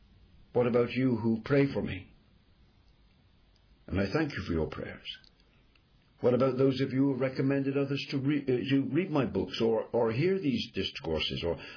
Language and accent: English; England, United Kingdom; Now, in my country, I'm an Englishman. I'm not in the Church of England